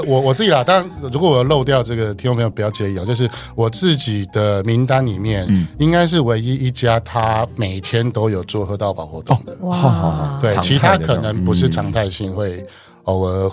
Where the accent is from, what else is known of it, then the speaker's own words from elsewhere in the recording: Taoyuan, Taiwan; now in Taipei, Taiwan; 其实我本身是桃园人，我从小桃园。长大土生土长，但我三十几岁就搬到台北。